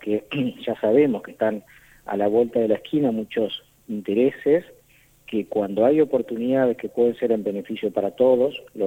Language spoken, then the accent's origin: Spanish; Argentina; tener la responsabilidad como argentino de buscar por su propia cuenta la información